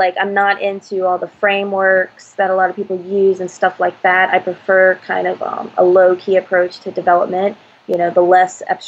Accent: Nashville, Tennessee, United States; I came from Nashville, and the biggest thing we have in Nashville is BarCamp

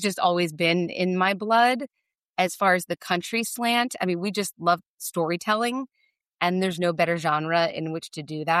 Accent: New Jersey, United States; My two bandmates grew up in Pennsylvania. I grew up in New Jersey.

